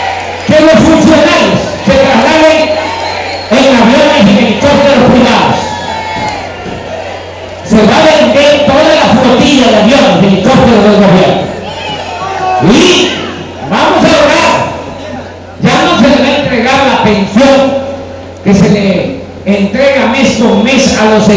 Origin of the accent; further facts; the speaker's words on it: Tepetitán, Tabasco, Mexico; yo soy de un pueblo más pequeño que Martínez de la Torre. Mi pueblo ni siquiera es cabecera municipal. Se llama Tepetitán, pertenece al municipio de Macuspán.